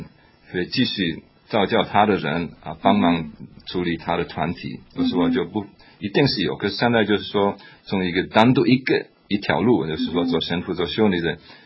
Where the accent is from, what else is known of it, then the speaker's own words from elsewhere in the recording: Netherlands; Chinese is a second language; 那另一个准备比如说我是一个荷兰人